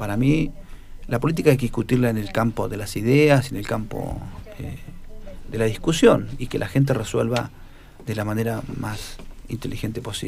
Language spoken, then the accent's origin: Spanish; Neuquén, Argentina; Y todos somos neuquinos.